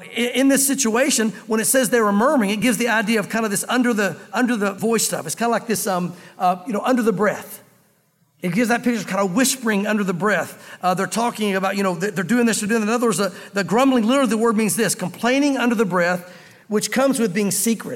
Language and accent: English; the South, United States; I grew up in the South, like I was going to say like many of you, but like some of you, because we have so many from the outside. But us Southerners that grew up here in the South anyway